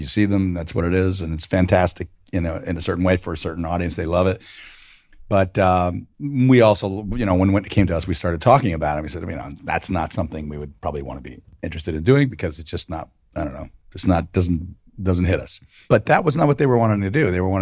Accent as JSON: {"language": "English", "region": "Massachusetts", "country": "United States", "said": "We're from Massachusetts."}